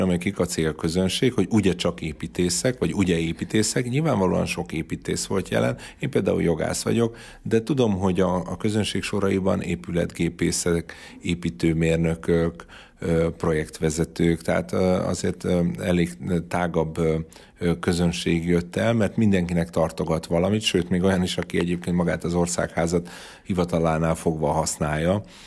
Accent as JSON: {"language": "Hungarian", "town": "Miskolc", "region": "Borsod-Abaúj-Zemplén", "country": "Hungary", "said": "Én jó magam miskolci vagyok, tehát én is tisztában vagyok az avasszállókor, egykori koronaszálló hányatatott történetével"}